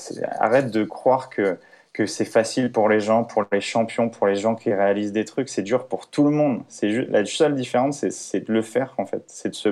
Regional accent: Paris, Île-de-France, France; je viens de Paris.

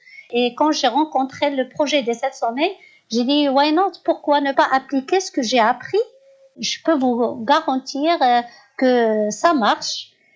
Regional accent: Morocco; j'ai brandi le drapeau au sommet de Kilimanjaro, au sommet d'Elbrouz. En tant que Marocain, c'est tout.

